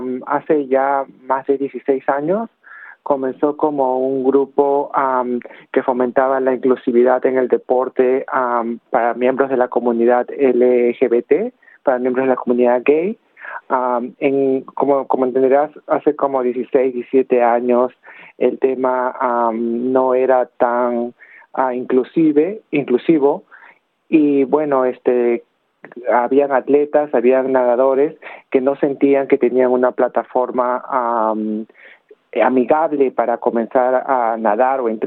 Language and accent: Spanish; Peru; now in Australia; yo había nadado anteriormente en mi país de origen, en Perú, pero dejé de nadar competitivamente, y cuando vine aquí a Australia